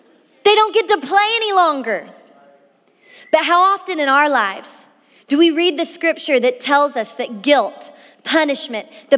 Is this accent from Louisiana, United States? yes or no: yes; Louisiana, United States; now in Miami, United States; I grew up in Louisiana. I grew up with all my brothers being quarterbacks, football, football, football. But when I moved to Miami, I learned about a whole other football.